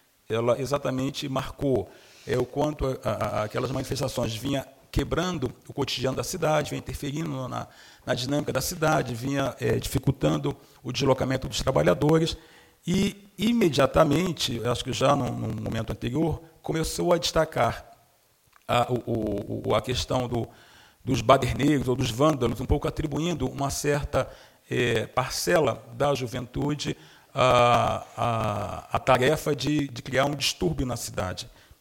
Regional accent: Brazil; ainda vamos demorar um tempo, nós, como brasileiros, para ter realmente uma interpretação completa sobre o que aconteceu, né?

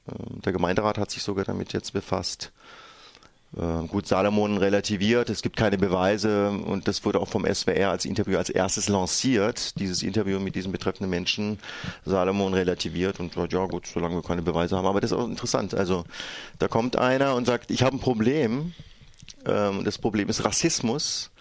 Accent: Freiburg, Baden-Württemberg, Germany; Also wenn ich sage, du, ich komme aus Freiburg, dann ist es, ja, aber woher kommen deine Eltern?

